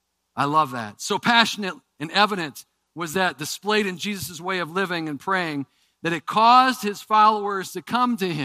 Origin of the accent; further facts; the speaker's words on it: Ohio, United States; One of the things I learned was about this guy that we all are familiar with from being kids and growing up in Ohio, Daniel Boone.